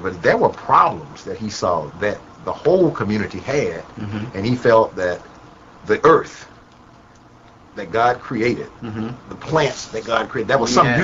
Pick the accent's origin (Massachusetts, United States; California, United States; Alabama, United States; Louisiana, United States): Alabama, United States; Montgomery; because I grew up in Montgomery, and it's only, you know, a few minutes from Tuskegee.